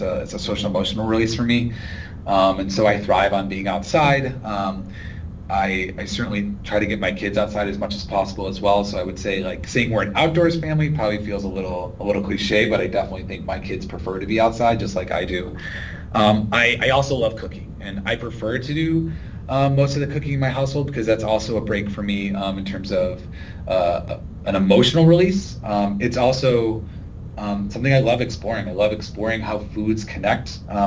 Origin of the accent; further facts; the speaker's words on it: United States; it was never a question of being an American, would I be welcome?